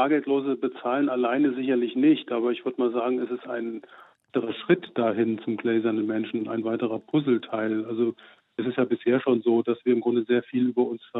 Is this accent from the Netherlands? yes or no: no; Germany; Und als Deutscher liegt auch die Vermutung nahe